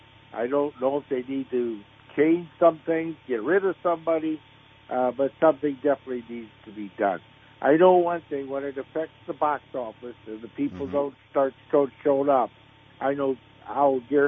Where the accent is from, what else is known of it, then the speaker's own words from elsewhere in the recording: White City, Illinois, United States; Well, keep in mind, I was from White City, and in that era, you didn't know many people from Mount Olive.